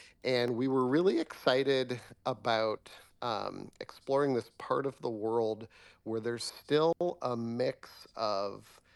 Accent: Fargo-Moorhead, United States; I grew up in Fargo-Moorhead, and it seems like, you know, we just got Scandinavians, a lot of Scandinavians there.

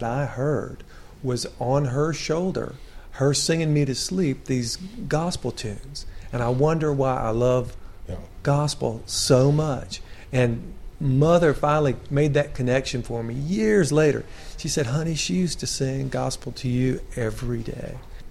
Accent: Jackson, Mississippi, United States; also born or lived in Monroe, Louisiana; I grew up in Jackson, Mississippi, and Monroe, Louisiana, back and forth between the two.

